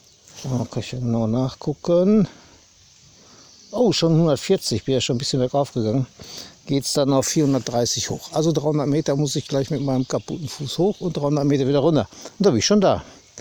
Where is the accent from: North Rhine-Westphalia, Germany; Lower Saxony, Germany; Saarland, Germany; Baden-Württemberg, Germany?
North Rhine-Westphalia, Germany; Hier hat der Krieg nicht so gewütet wie bei uns im Ruhrgebiet.